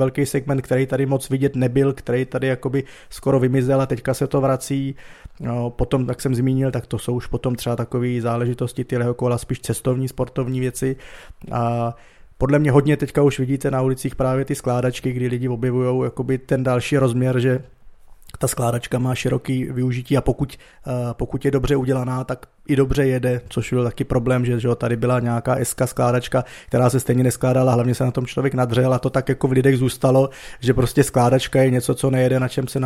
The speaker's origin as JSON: {"language": "Czech", "town": "Brno", "region": "South Moravian Region", "country": "Czechia", "said": "jako Brňák zasekat v pisárkách tam v těch kolonách"}